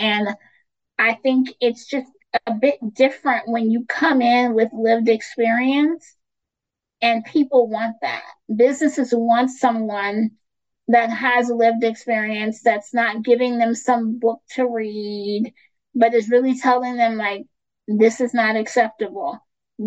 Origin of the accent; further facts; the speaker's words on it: California, United States; I'm from California, so affordable housing, I don't even know if that's a thing anymore.